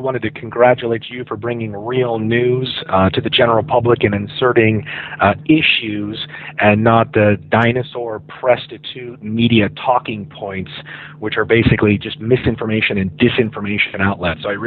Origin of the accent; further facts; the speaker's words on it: Denver, Colorado, United States; also born or lived in Boston, United States / Los Angeles, United States; I was born in America. I grew up for the most part in Denver, Colorado.